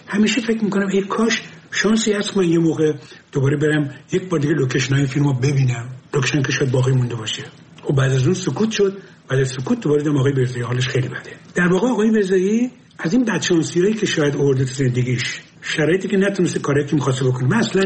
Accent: Abadan, Khuzestan, Iran; من بچه آبادانم. آبادان نزدیک تیاران و ایاران اینا بر بیرون بود.

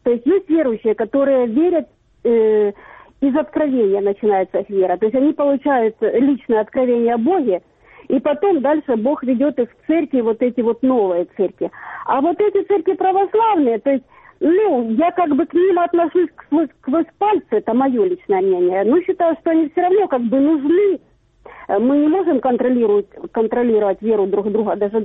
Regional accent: Mariupol, Donetsk Oblast, Ukraine; Здравствуйте, я из Мариуполя

